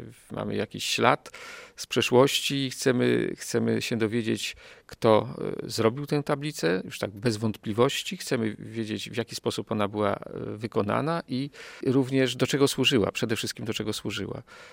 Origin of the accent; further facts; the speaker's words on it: Toruń, Kuyavian-Pomeranian Voivodeship, Poland; now in Olsztyn, Poland; bowiem ja nie byłem wówczas mieszkańcem Olsztyna, ja pochodzę z Torunia.